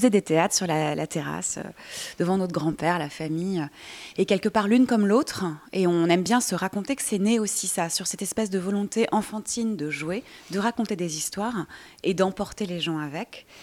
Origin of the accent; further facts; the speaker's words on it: San Giovanni di Moriani, Corsica, France; Je suis de San Giovanni di Moriani.